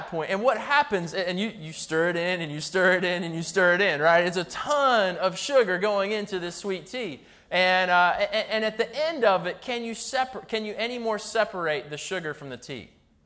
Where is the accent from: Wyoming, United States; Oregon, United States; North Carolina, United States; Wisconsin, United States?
North Carolina, United States; But I grew up in North Carolina, and one of the things, my family was from the North, and so when we were 4, we moved to North Carolina